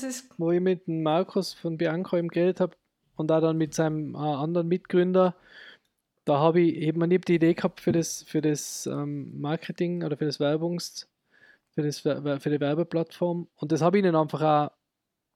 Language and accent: German; Austria; Bei uns in Österreich ist das, und in Deutschland glaube ich auch, ist es ganz anders, oder?